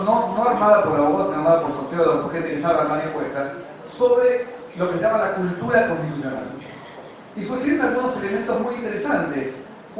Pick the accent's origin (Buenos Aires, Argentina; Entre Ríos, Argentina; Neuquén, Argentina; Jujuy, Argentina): Buenos Aires, Argentina; Pero soy porteño, no me queda otra, es una realidad que tengo, con la que tengo que convivir